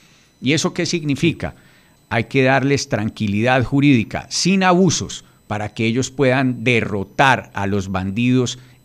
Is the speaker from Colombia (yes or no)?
yes; Risaralda, Colombia; porque en Risaralda, mi tierra, colinda con el Chocó